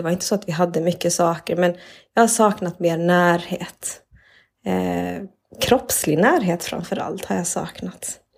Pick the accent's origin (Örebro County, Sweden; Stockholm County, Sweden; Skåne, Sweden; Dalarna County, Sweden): Skåne, Sweden; Malmö; also born or lived in Argentina; jag är född i Argentina. Mina föräldrar är från Bolivia. Men jag föddes i Argentina och jag var 25 dagar när jag kom till Sverige. Vi kom hit allihopa, alltså, hela familjen. Växte upp här i Malmö, gick i förskola och hade väl en ganska vanlig uppväxt på 70-talet, 70-80-talet.